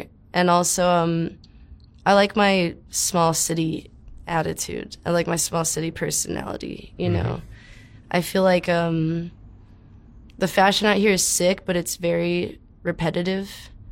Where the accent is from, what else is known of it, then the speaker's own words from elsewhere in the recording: El Paso, Texas, United States; the drugs and alcohol definitely took a huge toll living and growing up in El Paso, and I feel bad for a lot of my friends that sometimes I think they'll never get out of it.